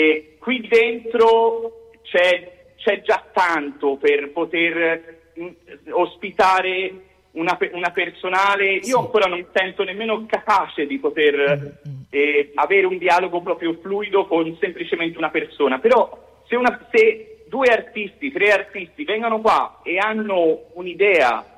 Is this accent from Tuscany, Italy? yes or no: yes; Florence, Tuscany, Italy; also born or lived in Spain; Io in primis, nonostante sia originario di qua, però dopo 10 anni sono vissuto in Spagna